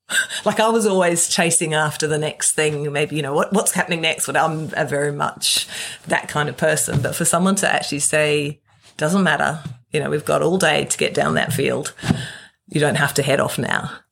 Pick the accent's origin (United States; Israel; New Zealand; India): New Zealand; I come from New Zealand, and we'd met in London and skiing in France.